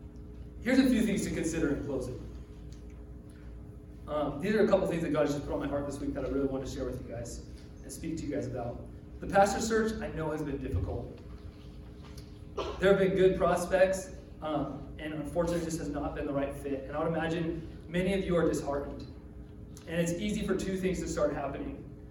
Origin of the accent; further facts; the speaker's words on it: United States; Because I'm an American.